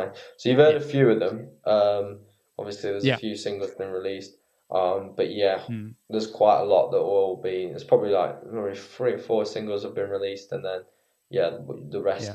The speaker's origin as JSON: {"language": "English", "country": "United Kingdom", "said": "I can't take that mantle because I'm a Brit."}